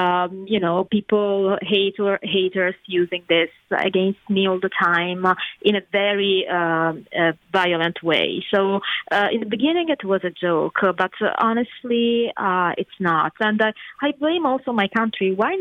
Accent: Italy; So I'm full Italian. People question my accent, my look. I always says I don't know how my accent sounds, but definitely no Russian national ever told me.

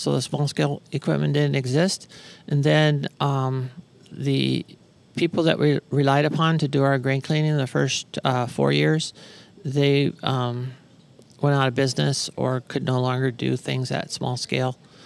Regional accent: Arizona, United States; He goes, where are you from? I go, from Arizona.

